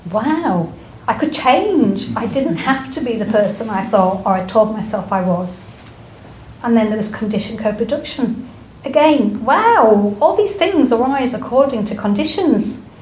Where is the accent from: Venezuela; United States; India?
India; I remembered my childhood growing up in India.